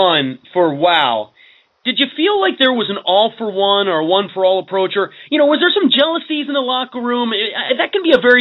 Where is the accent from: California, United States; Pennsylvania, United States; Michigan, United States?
Pennsylvania, United States; now in Washington, D.C., United States; No, I actually live in the Washington, D.C. area now. I came south.